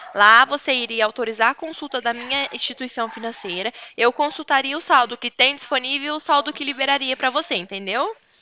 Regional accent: Cornélio Procópio, Paraná, Brazil; Não, eu sou de Cornélio Procópio, Paraná, tá?

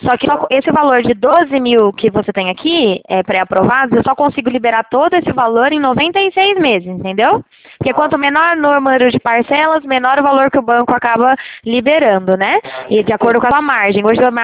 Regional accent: Presidente Prudente, São Paulo, Brazil; Eu sou aqui de Presidente Prudente

